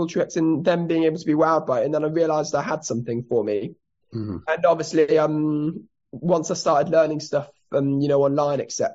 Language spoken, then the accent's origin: English; South Africa; I grew up in South Africa, and South Africa is very behind in terms of its knowledge of autism, etc.